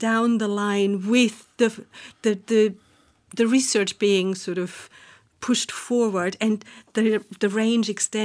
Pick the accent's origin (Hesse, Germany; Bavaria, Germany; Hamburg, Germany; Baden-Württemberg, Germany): Bavaria, Germany; English is a second language; Like in other countries where you have like snow and winter, like I come from Bavaria